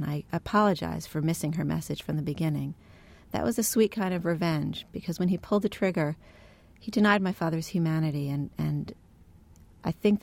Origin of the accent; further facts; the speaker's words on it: United States; And I said that I come from the United States.